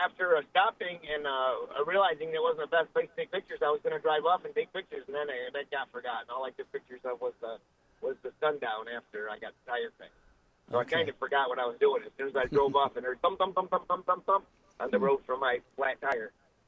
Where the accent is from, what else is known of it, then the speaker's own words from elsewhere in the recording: Hampton, Virginia, United States; I'm from Hampton, Virginia.